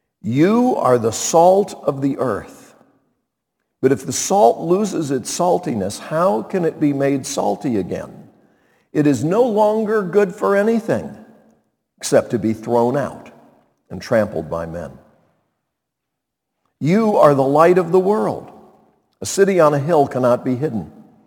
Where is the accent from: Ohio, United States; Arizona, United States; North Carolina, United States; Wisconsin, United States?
North Carolina, United States; Montreat; When I was growing up in Montreat, North Carolina, I used to start every Sunday morning listening to some radio broadcasts from WFGW, WMIT, the Billy Graham radio stations in Black Mountain.